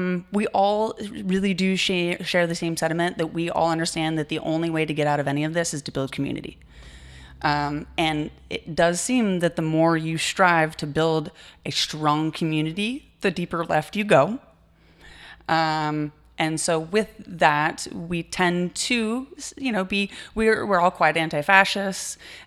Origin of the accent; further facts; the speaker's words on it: Reading, Pennsylvania, United States; I was born and raised here in Reading. I did move away for a number of years. I played professional hockey and then moved back once I had a family. You know, my roots are here.